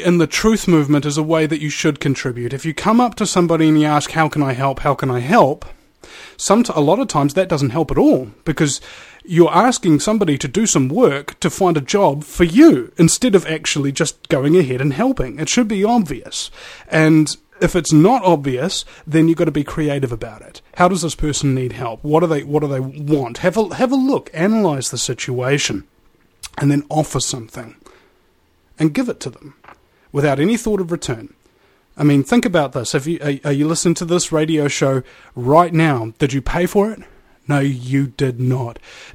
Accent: New Zealand; I'm from New Zealand. I didn't get the reference

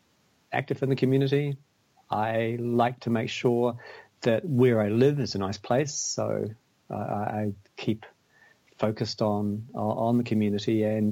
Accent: Australia; also born or lived in Picton, New Zealand; now in New Zealand; I was born in New Zealand in Picton. I spent 20 years of my early life in Australia and got a bit of a view of over there, but the calling for home came, and so I came back home.

